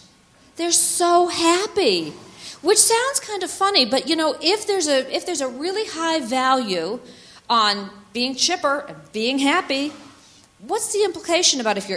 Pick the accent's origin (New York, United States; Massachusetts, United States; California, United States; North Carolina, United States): Massachusetts, United States; Winchester; So here I am, and I'm growing up in Winchester, Massachusetts, as I said, just north of Boston.